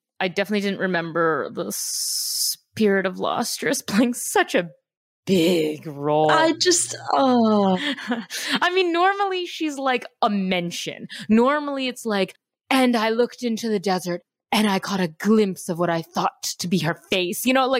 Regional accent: Chicago, Illinois, United States; Maybe it's just because I come from Chicago

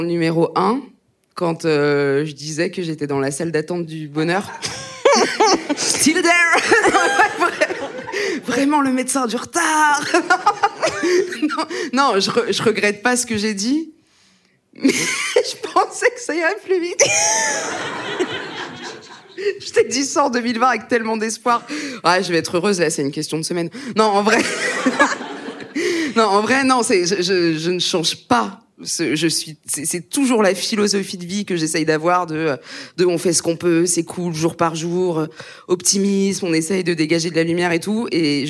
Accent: Grand Est, France; j'ai fait de l'athlétisme quand j'étais au collège, dans l'Aube, là où j'ai grandi

